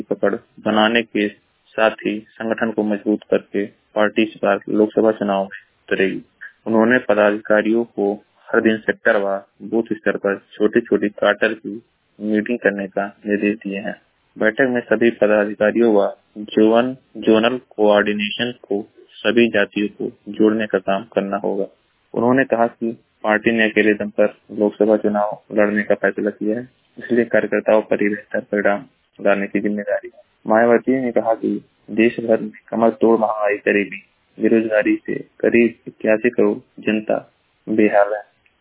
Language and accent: Hindi; Maharajganj, Uttar Pradesh, India; जिला महाराजगंज का निवासी हूँ।